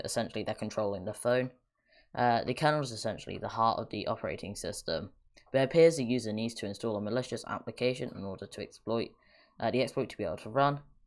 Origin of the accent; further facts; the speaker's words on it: United Kingdom; I hate talking in dollars, I'm British